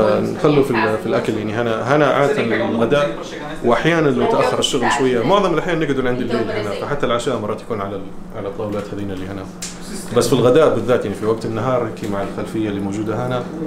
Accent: Libya; جميع التقنيات اللي تحتاج لها موجوده عندنا في ليبيا بالكامل.

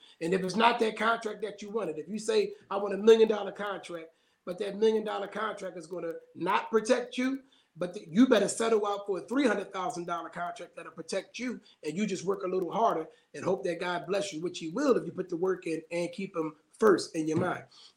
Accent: Philadelphia, Pennsylvania, United States; I'm from Philadelphia.

